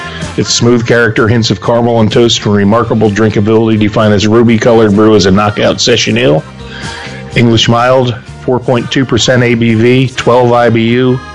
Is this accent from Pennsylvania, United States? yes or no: yes; Philadelphia, Pennsylvania, United States; I mean, we're brawlers. You know, we're from Philly and we fight.